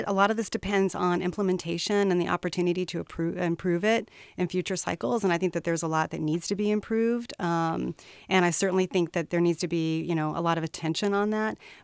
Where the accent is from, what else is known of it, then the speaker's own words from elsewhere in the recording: Wichita, Kansas, United States; And so I went to go work for the mayor of my hometown, Wichita, Kansas.